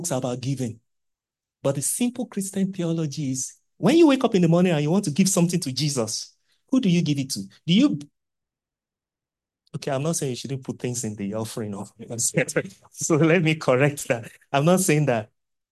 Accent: Kwara, Nigeria; I'm from Kwara. We used to make noble beer.

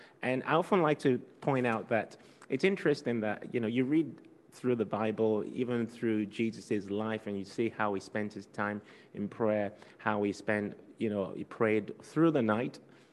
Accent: Liberia; born there; I was born on the mission field. So I was born in Liberia, and my dad is obviously Nigerian. My mom is from Ghana.

